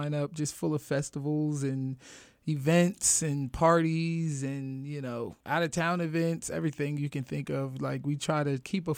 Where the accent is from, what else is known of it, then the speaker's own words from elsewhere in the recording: Plainfield, New Jersey, United States; moved away as an adult; now in Easton, United States; I'm originally from New Jersey. Mm-hmm. I'm a New Jersey man. Shout out to Plainfield, New Jersey in the house. You know, I came out here as an adult.